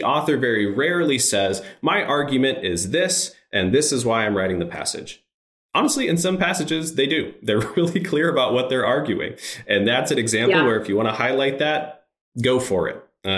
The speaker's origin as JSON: {"language": "English", "region": "Midwest", "country": "United States", "said": "I relate to experience as a Midwesterner in winter."}